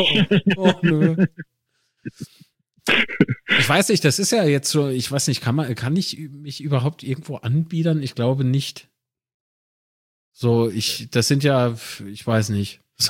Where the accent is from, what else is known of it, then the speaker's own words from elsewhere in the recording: Kaiserslautern, Rhineland-Palatinate, Germany; also born or lived in Zweibrücken; Ich bin in Zweibrücken geboren, das ist ein Kaff in Rheinland-Pfalz. Bin aber gefühlt groß geworden in Kaiserslautern, weil man da halt seine Jugendzeit dort verbracht hat